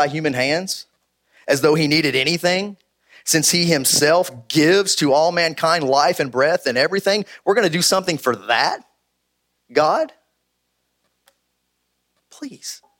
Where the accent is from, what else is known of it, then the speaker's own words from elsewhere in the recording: Winchester, United States; to add a third campus over in Winchester, which is my hometown.